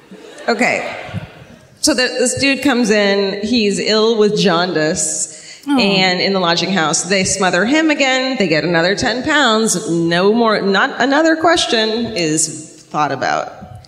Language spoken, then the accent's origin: English; California, United States; I'm from Southern California.